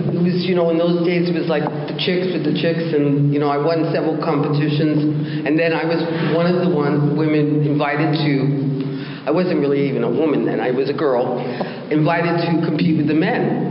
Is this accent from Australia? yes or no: no; New York, United States; we were raised in the Bronx